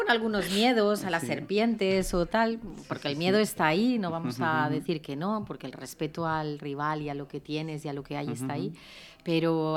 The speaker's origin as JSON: {"language": "Spanish", "town": "Valencia", "region": "Valencian Community", "country": "Spain", "said": "Y un poquito también de romero, que somos del Cabañal, para que tenga ese olorcito a campo."}